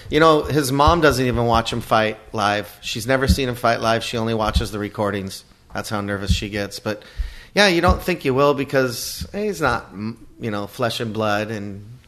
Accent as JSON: {"language": "English", "region": "Washington", "country": "United States", "said": "I'm from Washington State."}